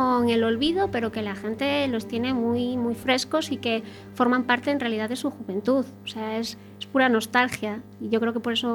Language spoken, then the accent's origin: Spanish; Combarro, Galicia, Spain; now in A Coruña, Spain; Yo no soy de aquí, soy de Combarro.